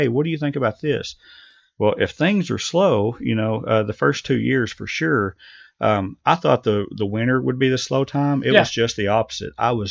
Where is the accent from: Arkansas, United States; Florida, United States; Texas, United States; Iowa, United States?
Arkansas, United States; Ball Knob; I grew up in Ball Knob